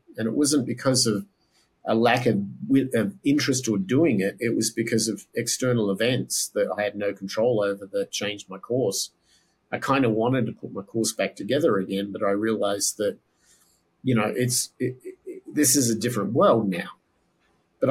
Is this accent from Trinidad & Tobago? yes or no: no; Australia; the things I grew up with in Australia.